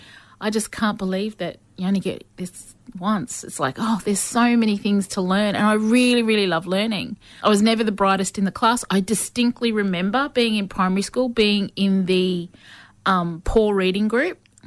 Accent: Brisbane, Queensland, Australia; I was born and raised in Brisbane. My mob are from northern New South Wales. We're a big Southsea Islander Aboriginal family. But yeah, Brisbane is my home and it has been for, oh my gosh, 52 years.

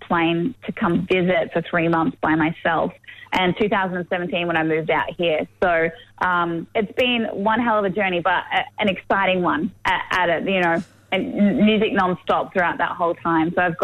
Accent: Gunnedah, New South Wales, Australia; I grew up in Gunnedah, which is like 45 minutes from Tamworth.

